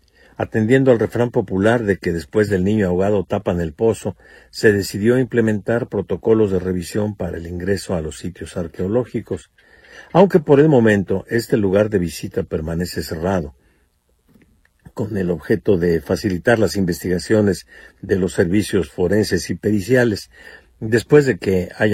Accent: Mexico; nos afecta a nosotros como mexicanos la violencia que hay en nuestro país.

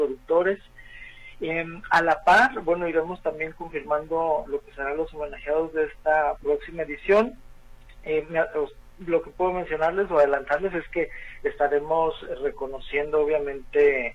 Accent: Guadalajara, Jalisco, Mexico; Como tapatío y como jalisciense, el poder tener un festival de estas dimensiones en nuestra ciudad

